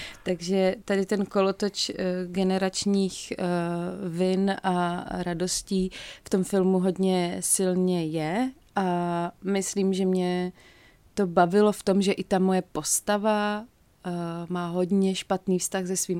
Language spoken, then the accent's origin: Czech; Ostrava, Moravian-Silesian Region, Czechia; jsem z Ostravy a my to tak jako máme v sobě asi, my ženy z Ostravy